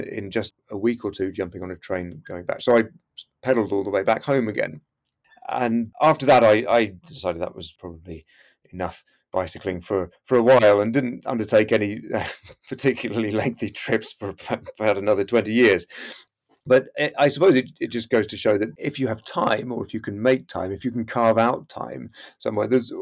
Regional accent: East of England, United Kingdom; where I grew up in Hertfordshire, so where my parents still live, they live kind of sandwiched halfway between Luton Airport and Stansted Airport.

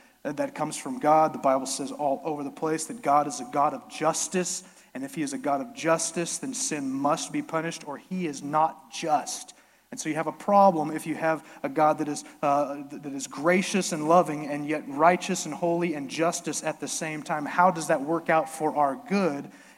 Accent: Bushland, Texas, United States; That's what we did growing up in Bushland, Texas.

